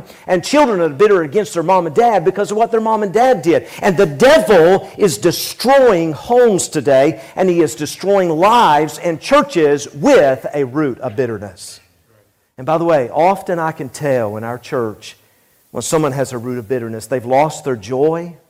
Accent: Tennessee, United States; I grew up in Tennessee, And man, I loved to swim when I was a kid.

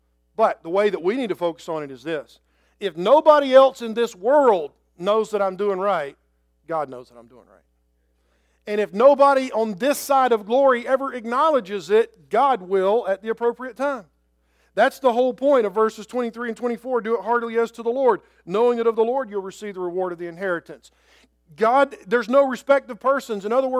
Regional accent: Georgia, United States; Where are you from? I'm from Georgia.

